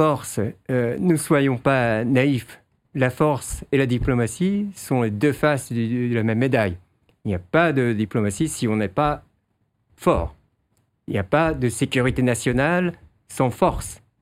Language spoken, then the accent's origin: French; France; J'ai grandi donc en France avec Tintin et Astérix Obélix